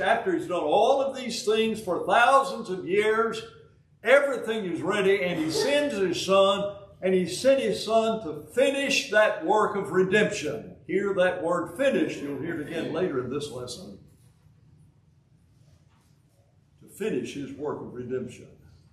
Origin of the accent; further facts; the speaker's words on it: Huntsville, Alabama, United States; accent: southern; I was born in Huntsville, Alabama, you know, grew up there in Alabama. That's why I've still got this southern accent.